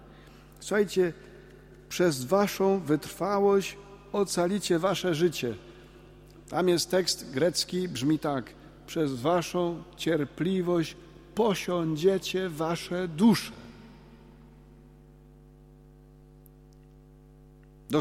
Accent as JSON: {"language": "Polish", "region": "Podhale", "country": "Poland", "accent": "Goral", "said": "jak mówimy po góralsku, hebotał"}